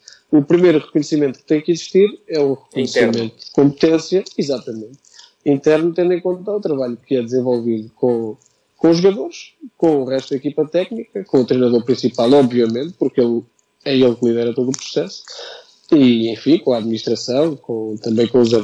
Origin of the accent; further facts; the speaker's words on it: Peniche, Leiria, Portugal; also born or lived in Caldas da Rainha; Sim, eu nasci nas Caldas da Rainha, que fica perto do Conselho de Peniche, onde eu fui criado, onde eu vivi, onde é a minha família natural.